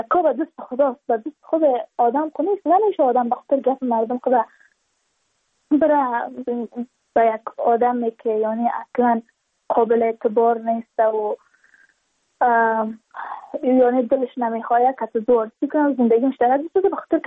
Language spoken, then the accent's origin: Persian; Badakhshan, Afghanistan; چون ما از بدخشان هستیم